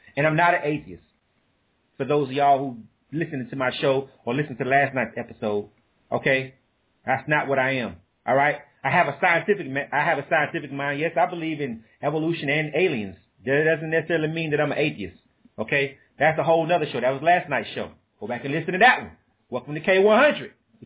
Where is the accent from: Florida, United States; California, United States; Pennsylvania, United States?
Florida, United States; Panama City; I'm from Panama City, Florida.